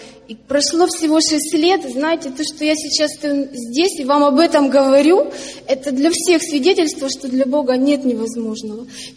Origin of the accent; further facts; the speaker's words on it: Ukraine; я сама из Украины